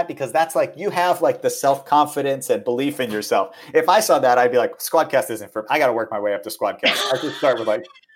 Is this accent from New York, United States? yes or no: yes; New York City, New York, United States; also born or lived in Boston; now in Los Angeles, United States; But I lived in New York for, I grew up in New York, and then I was in Boston for many years doing comedy, and then moved back to New York when I started writing for TV and lived there for 7 years and then moved out to LA.